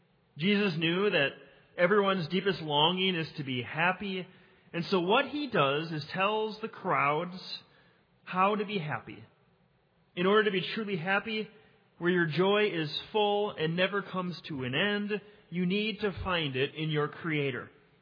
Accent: Spring Park, Minnesota, United States; Brianna and I came from Spring Park, a west suburb of Minneapolis, right next to Mound, where we did not have clean water.

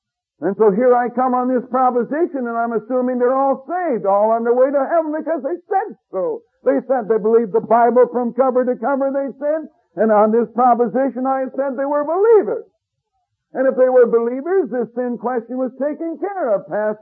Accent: United States; And so I am an American 100% as I travel around and see what's going on around the world.

